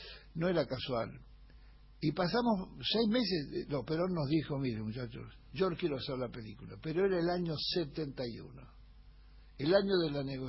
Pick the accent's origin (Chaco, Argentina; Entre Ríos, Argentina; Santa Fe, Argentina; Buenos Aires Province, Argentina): Buenos Aires Province, Argentina; Olivos; born there; Te dije que nací en Olivos, y los Scalabrini vivían en la misma manzana de la iglesia de Olivos, a media cuadra de la plaza, y yo vivía a una cuadra y media de la plaza.